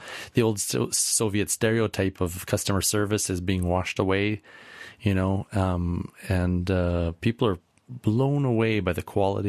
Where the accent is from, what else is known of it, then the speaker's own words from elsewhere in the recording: Canada; because I'm Canadian and my company is based in Canada